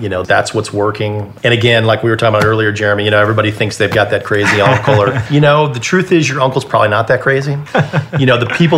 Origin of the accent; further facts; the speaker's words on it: St. Louis, Missouri, United States; I was born and raised in St. Louis. I love St. Louis. I'm a homer. I'm a hometown guy.